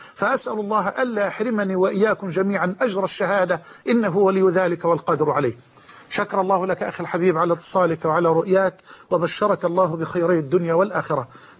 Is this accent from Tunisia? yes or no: no; Egypt; وأسأل الله سبحانه وتعالى أن يجعل بلدنا مصر أمنا أمانا